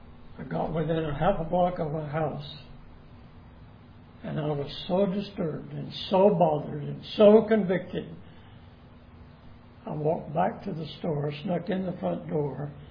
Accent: Dallas, Texas, United States; I was raised in Russ in East Dallas, a block down, and go left another half block was a grocery store.

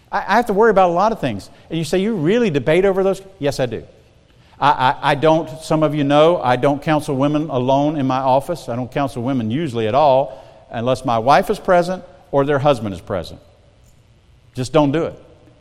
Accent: South Carolina, United States; I come from South Carolina, we had a lot of ditches, I lived out in the country, dirt roads and stuff

